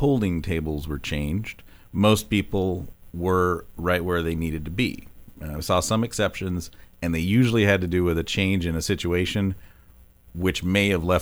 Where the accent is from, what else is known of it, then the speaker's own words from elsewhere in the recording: Dallas, Texas, United States; I grew up in Dallas. I had a good experience going through the schools.